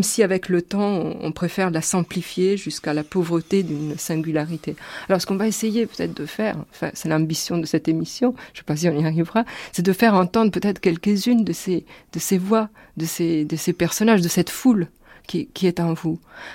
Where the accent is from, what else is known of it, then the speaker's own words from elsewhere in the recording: Naples, Campania, Italy; Je suis née à leur milieu, à Naples, en 1950.